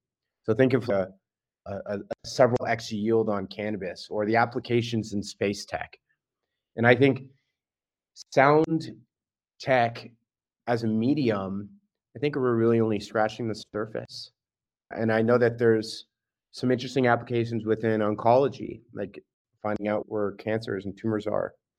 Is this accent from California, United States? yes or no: yes; California, United States; So I grew up in the Bay Area. In fact, my mom worked at Apple for 30 years